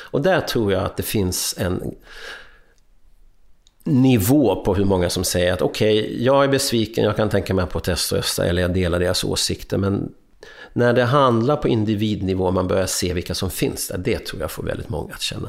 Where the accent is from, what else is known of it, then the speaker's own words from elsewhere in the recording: Sweden; also born or lived in United States; now in Berlin, Germany; i och med att jag har bott och pluggat i USA